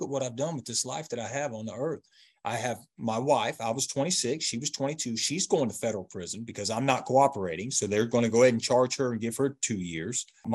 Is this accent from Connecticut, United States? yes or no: no; Illinois, United States; So I'm from Illinois. They sent me to Florida.